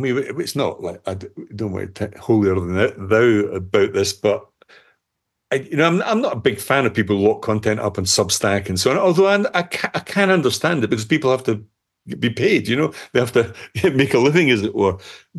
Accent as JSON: {"language": "English", "region": "Scotland", "country": "United Kingdom", "said": "because they hear my voice, they hear that I'm Scottish"}